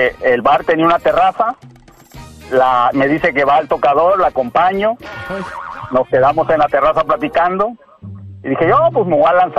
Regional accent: Veracruz, Mexico; Veracruz.

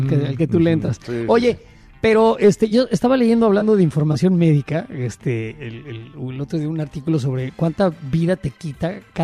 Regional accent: Mexico; Siendo mexicano

